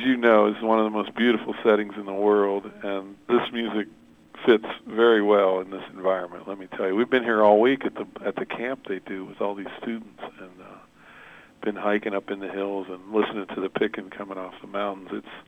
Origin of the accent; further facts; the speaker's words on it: Florida, United States; When I moved there, I came from Florida